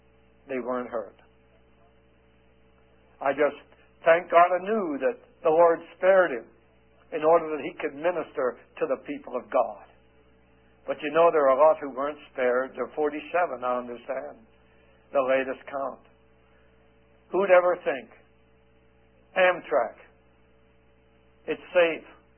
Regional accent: Lebanon, Pennsylvania, United States; And there were people from my hometown in Lebanon, Pennsylvania, who were in the audience.

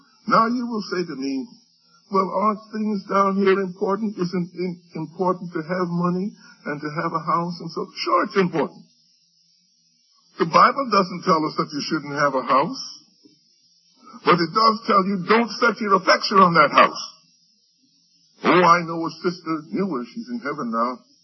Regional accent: New York City, New York, United States; now in Maryland, United States; Growing up in New York City, I knew the place so well, I could get anywhere I want by public transportation. And then when I came down to Maryland

